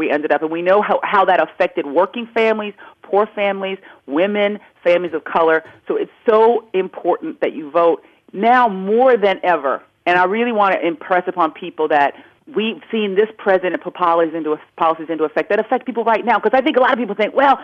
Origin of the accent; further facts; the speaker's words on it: United States; all of the opportunity that I was given being an American